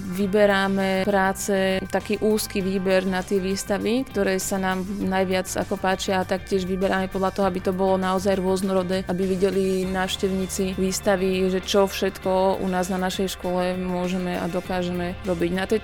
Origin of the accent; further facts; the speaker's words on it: Trenčín, Trenčín Region, Slovakia; lebo ja pochádzam z Trenčína, takže mám tam zázemie.